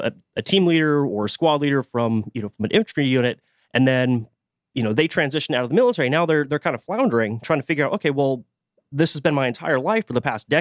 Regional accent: Washington, United States; I grew up in Western Washington and ended up joining the Army

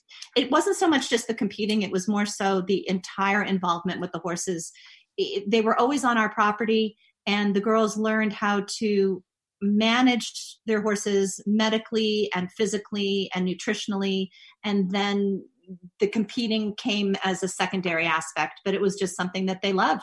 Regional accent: Long Island, New York, United States; Well, I grew up in Long Island, New York, and horses were definitely a part of what I loved.

